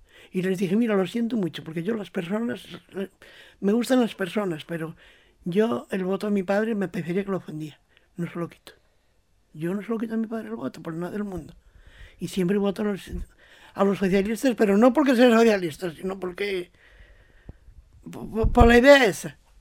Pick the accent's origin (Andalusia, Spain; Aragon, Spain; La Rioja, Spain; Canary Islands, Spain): La Rioja, Spain; Cervera del Río Alhama; Soy riojana, cerverana, le digo. Soy riojana.